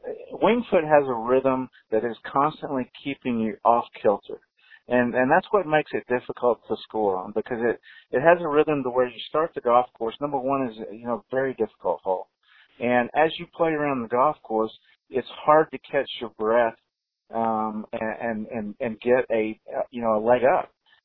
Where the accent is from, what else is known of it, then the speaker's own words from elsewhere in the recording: Atlanta, Georgia, United States; I mean, I grew up in Atlanta, and Larry's an Atlanta guy, and I knew that one really well.